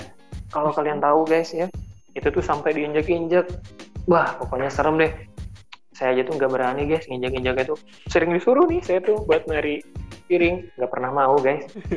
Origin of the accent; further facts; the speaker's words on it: West Sumatra, Indonesia; ketika saya ada di kota saya sendiri gitu, di tempat kelahiran saya di Minangkabau, itu benar-benar kental banget gitu.